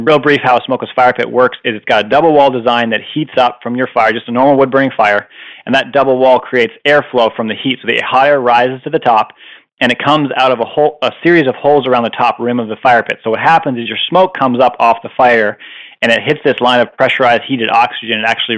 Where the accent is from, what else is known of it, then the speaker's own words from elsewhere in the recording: Canada; moved away as an adult; also born or lived in Ohio; now in Pennsylvania, United States; I come from Canada originally. I was born in Ohio, grew up in Canada